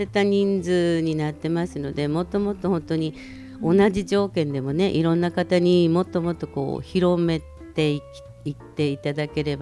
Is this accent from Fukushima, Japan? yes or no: yes; Fukushima, Japan; 私も会津の方から来たんですが、